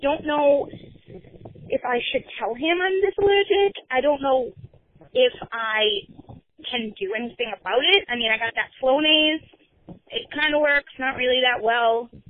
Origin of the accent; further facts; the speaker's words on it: Boston, Massachusetts, United States; I come from Boston. Whoop, whoop.